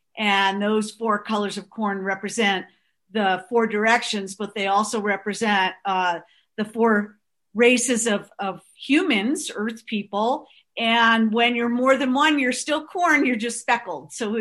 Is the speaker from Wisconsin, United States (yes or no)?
no; Long Island, New York, United States; we grew up on the North Shore of Long Island, and I always felt somewhat out of place